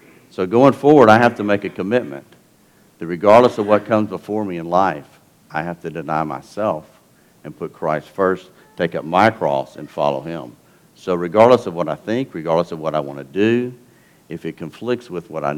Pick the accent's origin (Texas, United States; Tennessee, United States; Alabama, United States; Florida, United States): Texas, United States; I'm a Texan as well, and I have a favorite story from Texas history.